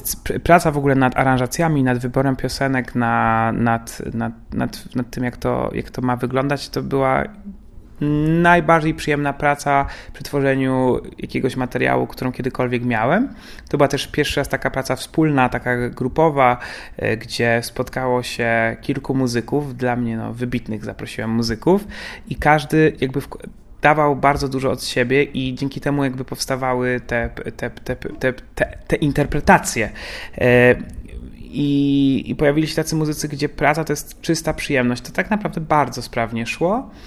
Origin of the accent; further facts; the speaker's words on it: Rzeszów, Subcarpathian Voivodeship, Poland; z Rzeszowa, z moich stron